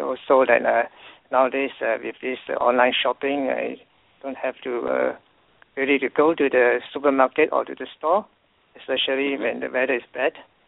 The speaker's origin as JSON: {"language": "English", "region": "Kuala Lumpur", "country": "Malaysia", "tie": "born or raised there", "said": "I was born in Kuala Lumpur, the capital of Malaysia, and I was brought up in a Christian middle class family. I have two sisters and a brother. Mm-hmm. I grew up as a Methodist and was a member of the church choir"}